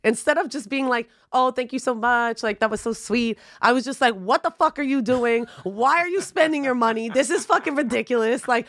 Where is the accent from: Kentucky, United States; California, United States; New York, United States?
New York, United States; Bronx; Listen, first off, I'm from the Bronx.